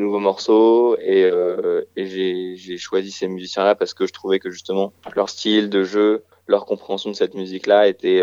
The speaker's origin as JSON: {"language": "French", "town": "Paris", "region": "Île-de-France", "country": "France", "tie": "born or raised there", "said": "l'éducation musicale que je me suis faite, je l'ai eue vraiment tout seul à Paris, en grandissant à Paris"}